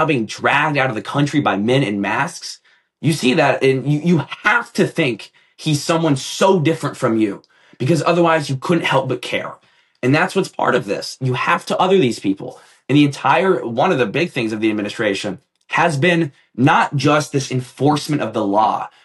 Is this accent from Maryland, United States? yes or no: no; Los Angeles, California, United States; I'm from Los Angeles. I've seen this